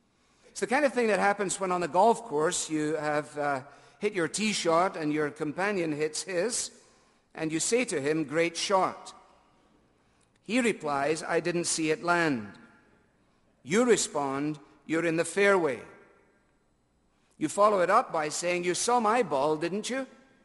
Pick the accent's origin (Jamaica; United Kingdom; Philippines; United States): United Kingdom; Scotland; And as a Scot, I'm absolutely thrilled when there are giveaways.